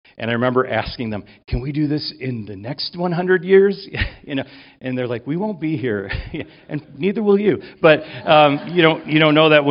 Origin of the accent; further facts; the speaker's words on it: Chicago, Illinois, United States; When I was born in Chicago, raised in Chicago. We were born and raised close to Wrigley Field.